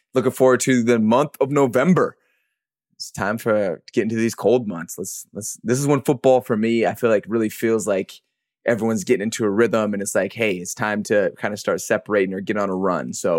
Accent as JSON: {"language": "English", "region": "Colorado", "country": "United States", "said": "I'm from Colorado, played in several cold games."}